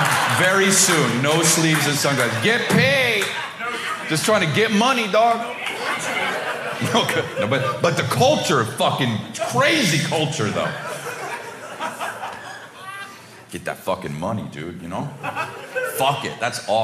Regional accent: El Salvador; I'm ice cold from El Salvador.

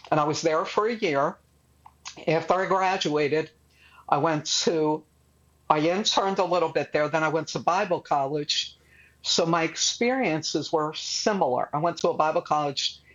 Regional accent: Philadelphia, Pennsylvania, United States; I grew up in South Philly, and so it was a hot summer night

